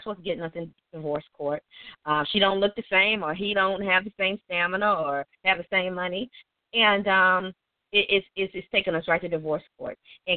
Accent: Tuskegee, Alabama, United States; And I'm a Southern girl, too. I'm from Tuskegee, Alabama, you know, the home of Rosa P. Washington, George Washington Carver.

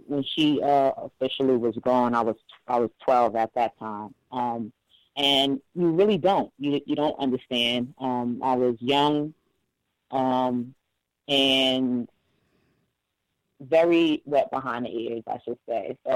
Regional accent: Bronx, New York, United States; born there; Okay, I was born in New York, in the Bronx, to be exact.

